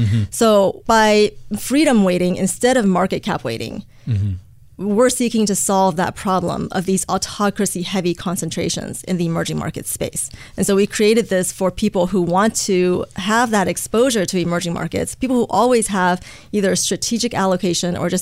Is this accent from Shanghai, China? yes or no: no; Beijing, China; also born or lived in United States; I was born in Beijing, and I grew up in both China and the U.S., going back and forth between the two countries.